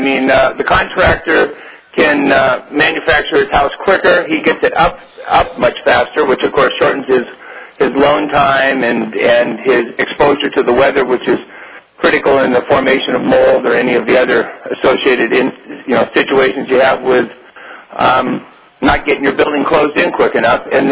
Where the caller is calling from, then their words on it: Seattle, Washington, United States; I'm calling in from the greater Seattle area up in the state of Washington.